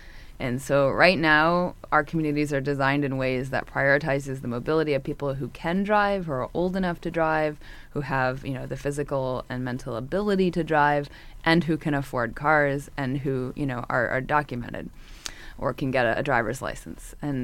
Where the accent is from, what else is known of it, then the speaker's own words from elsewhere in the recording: Washington, United States; also born or lived in New York City; I grew up in Washington State and I live in Washington State now. But in between, I lived in New York City for many years and spent about a year here in Tucson